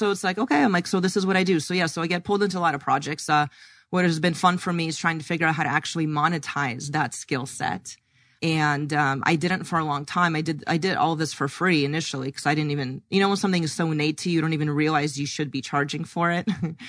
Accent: Arizona, United States; when I tell people I'm from Arizona, they're like, oh, do you live in Scottsdale? I'm like, yeah.

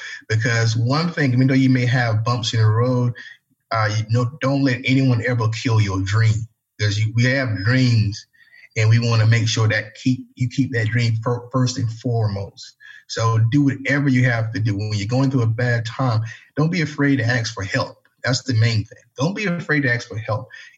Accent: Savannah, Georgia, United States; I'm from Savannah, Georgia. I grew up in a little small part of Savannah, Georgia called Coffee Bluff.

